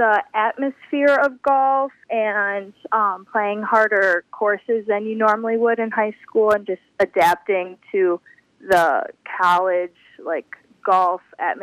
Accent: Rockwood, Michigan, United States; I'm from Rockwood, Michigan, which is north of Monroe.

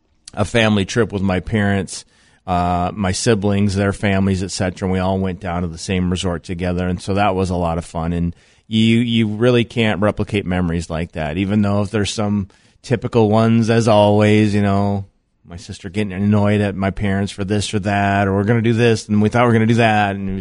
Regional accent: Watertown, South Dakota, United States; my hometown.

